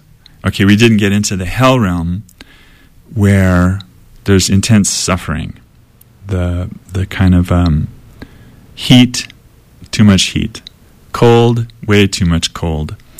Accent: Chico, California, United States; People always, when I'm, traveling or far, I say I'm from Chico. They're like, from Chino? No. Chico.

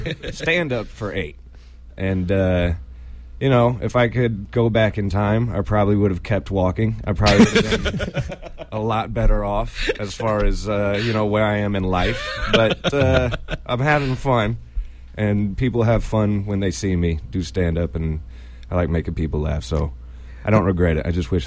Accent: Chico, California, United States; also born or lived in New York; from Chico, and I was in New York, and I moved back to help clean up Paradise.

